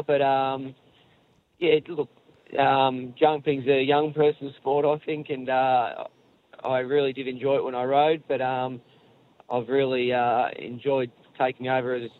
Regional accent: Cranbourne, Victoria, Australia; I wanted to try and win my hometown cup, the Cranbourne Cup, with him.

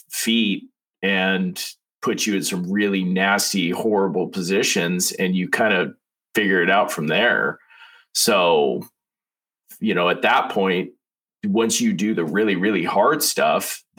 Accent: Oregon, United States; And then I was like, you know, I'm from Eastern Oregon. You know, this isn't really my scene.

